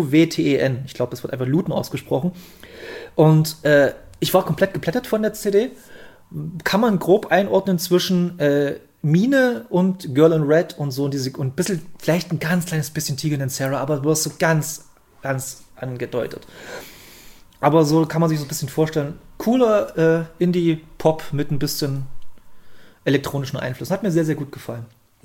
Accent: Bautzen, Saxony, Germany; now in Leipzig, Germany; Ich wohne ja, ich komme hier aus Bautzen, meine Ausbildung war zu Ende und dann habe ich habe immer schon ein bisschen in Leipzig gewohnt, da bin ich mal nach Leipzig gezogen.

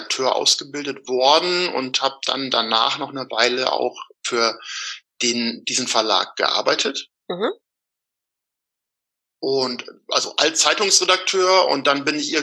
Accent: Northern Germany, Germany; Nee, ich bin Norddeutscher.

